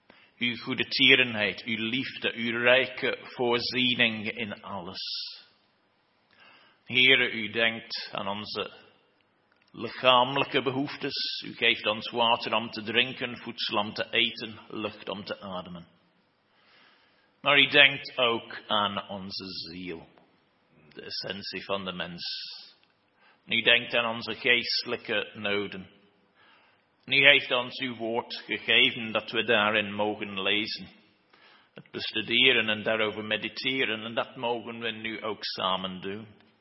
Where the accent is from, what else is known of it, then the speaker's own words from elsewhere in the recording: United Kingdom; Dutch is a second language; now in Belgium; ik ben niet vanuit België afkomstig. Ik ben afkomstig uit Groot-Brittannië, maar ik woon wel in België sinds 1995, dus 28 jaar intussen.